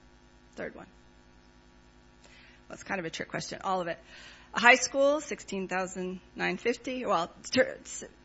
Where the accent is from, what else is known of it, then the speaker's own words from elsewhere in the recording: United States; moved away as an adult; now in New Zealand; I'm from America. I've been in New Zealand, though, 13 years, and I am a Kiwi. So I became a citizen in August.